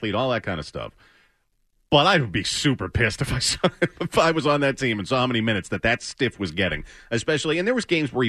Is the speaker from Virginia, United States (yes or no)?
no; Boston, Massachusetts, United States; one of the great charms of being a Bostonian and New Englander is our overall self-deprecation and self-hatred.